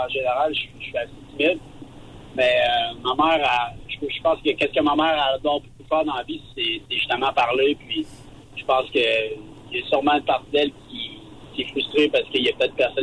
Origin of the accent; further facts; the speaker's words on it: Quebec City, Quebec, Canada; Dans le fond, moi, j'ai grandi à Québec. Je suis une famille italienne